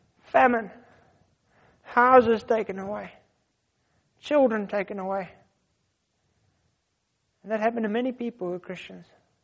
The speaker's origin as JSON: {"language": "English", "country": "South Africa", "tie": "born there", "said": "When I was born in South Africa, he could have let me be born somewhere else."}